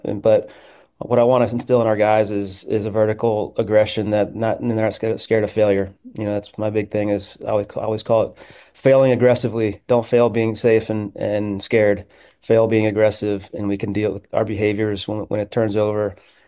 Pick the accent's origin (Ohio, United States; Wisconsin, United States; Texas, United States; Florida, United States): Texas, United States; Houston; my first game coaching MLS against my hometown team. So really amazing to get this chance and opportunity. Houston's I'm very, very familiar with obviously the city, but also the organization.